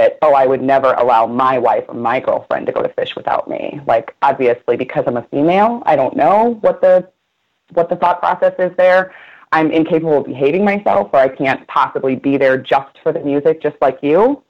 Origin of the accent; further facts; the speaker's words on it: St. Louis, Missouri, United States; So when I say I'm from St. Louis and whoever I'm with says they're from somewhere else, you know, we'll get this confused look